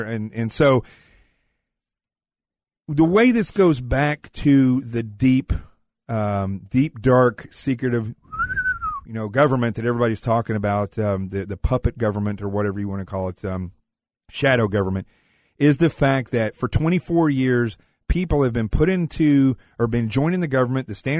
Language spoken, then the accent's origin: English; Arkansas, United States; This is a redneck explanation, or really hillbilly, because I'm from Arkansas in the Ozarks.